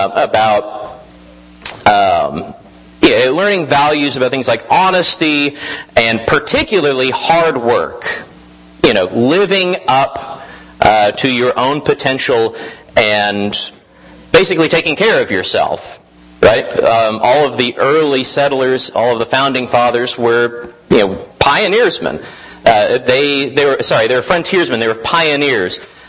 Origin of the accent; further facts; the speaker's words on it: United States; I feel this way because I was raised here in the United States learning this history.